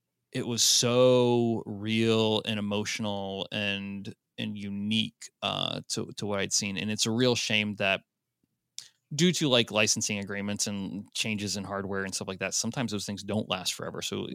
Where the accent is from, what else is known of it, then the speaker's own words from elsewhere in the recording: Nashville, Tennessee, United States; I lived through it, and I'm from Nashville.